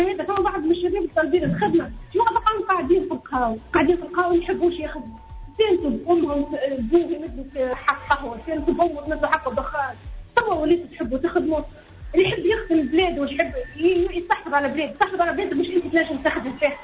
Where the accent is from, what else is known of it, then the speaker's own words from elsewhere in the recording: Tunisia; هذه بلادنا تونس العزيز علينا